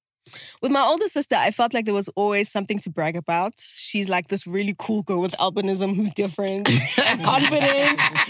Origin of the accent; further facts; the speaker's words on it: Berea, Gauteng, South Africa; But I grew up in Berea, Pilbro.